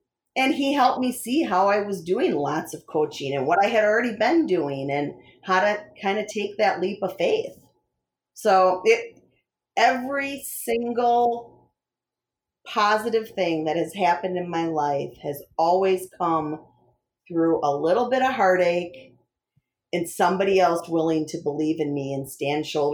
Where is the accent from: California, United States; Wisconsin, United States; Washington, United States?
Wisconsin, United States; accent: Wisconsin; You can tell I'm from Wisconsin when I say, you know, those kind of things.